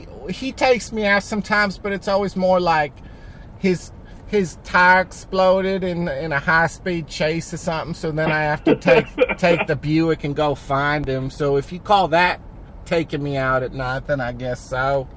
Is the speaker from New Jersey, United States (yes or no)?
yes; New Jersey, United States; accent: Jersey; Sometimes I lose because my Jersey accent is really aggressive and it's always trying to come out.